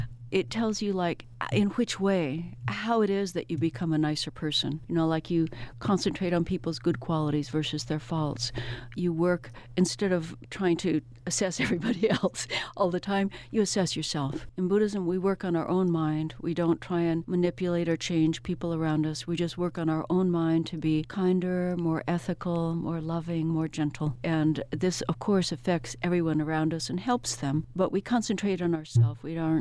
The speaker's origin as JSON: {"language": "English", "country": "United States", "said": "I'm an American Buddhist nun, as you can tell from my accent."}